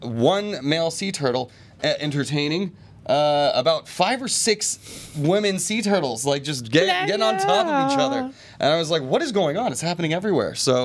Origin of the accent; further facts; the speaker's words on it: Florida, United States; I'm from Florida, so this comes up all the time with Florida and Miami and things like that.